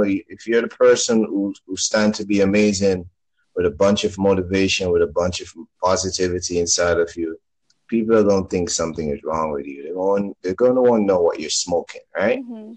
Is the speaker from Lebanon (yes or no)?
no; Jamaica; accent: Jamaican; I'm from Jamaica, by the way, right? You could hear the accent.